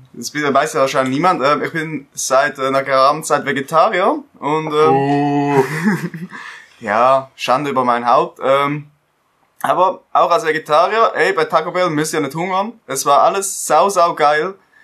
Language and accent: German; Switzerland; Quesadilla, sorry. Bin Schweizer, ich darf das.